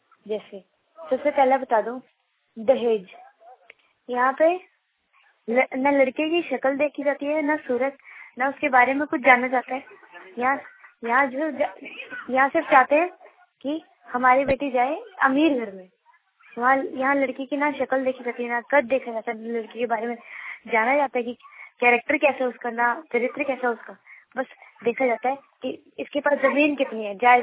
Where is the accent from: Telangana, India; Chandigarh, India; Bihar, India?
Chandigarh, India; यहाँ पे चंडीगढ़ से आई हूँ